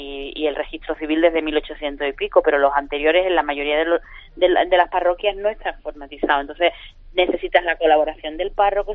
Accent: Sanlúcar de Barrameda, Andalusia, Spain; Empecé con 14 años en la tele de mi pueblo y empecé en una tele local

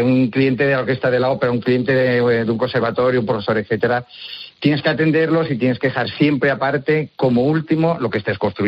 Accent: Salamanca, Castile and León, Spain; now in Valencia, Spain; no soy valenciano, soy salmantino.

